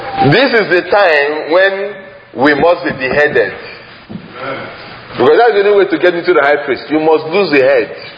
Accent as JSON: {"language": "English", "country": "Nigeria", "tie": "born there", "said": "I'm from Zion. I was born in Nigeria. Then I am from Zion."}